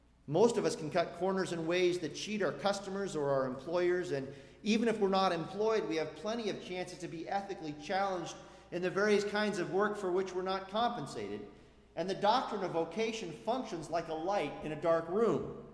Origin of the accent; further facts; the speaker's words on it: Mendocino, California, United States; I grew up in Mendocino at a time when the counterculture was still very much alive.